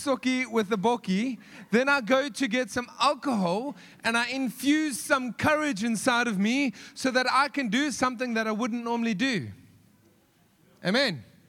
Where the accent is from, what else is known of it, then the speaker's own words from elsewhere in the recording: Johannesburg, Gauteng, South Africa; I'm from the East. Our greatest, the way that the East of Joburg, that is, by the way.